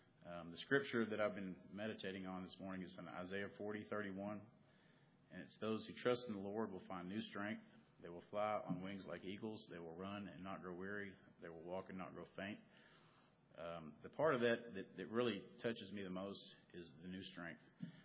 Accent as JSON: {"language": "English", "town": "Conway", "country": "United States", "said": "I'm from Conway."}